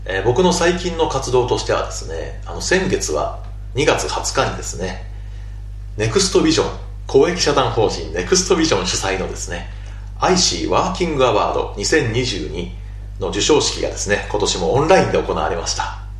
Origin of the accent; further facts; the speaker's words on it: Kure, Hiroshima, Japan; 僕にとってのね、やっぱり地元はどこって言われたら、やっぱり広島の呉っていう感じなんですが、